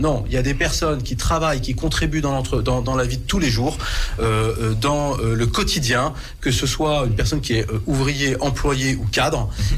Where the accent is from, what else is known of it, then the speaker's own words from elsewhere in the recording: France; Nous, on est français, on ne va pas partir demain.